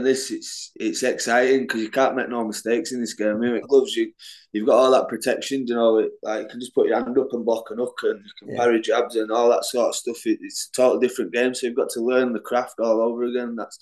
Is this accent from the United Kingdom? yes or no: yes; Knottingley, Yorkshire and the Humber, United Kingdom; No, they always pronounce from Leeds, but I'm from Nottingley. Yeah, it's just a little town. So Mark Tiffin's from Nottingley. So we both live in Nottingley.